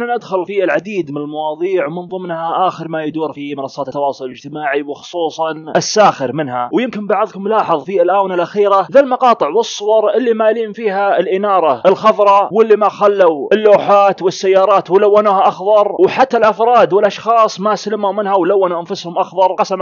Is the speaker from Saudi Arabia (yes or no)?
yes; Saudi Arabia; فالحمد لله عندنا في المملكة العربية السعودية